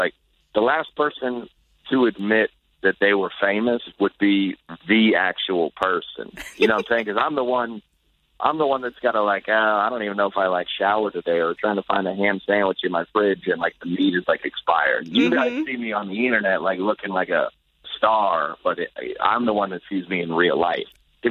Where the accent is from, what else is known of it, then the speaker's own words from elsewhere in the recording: the South, United States; I grew up in the South and is very traditionally Christian.